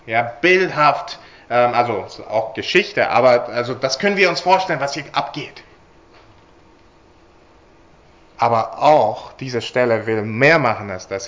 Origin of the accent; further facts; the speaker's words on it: United Kingdom; Ich komme aus Großbritannien, bin dort aufgewachsen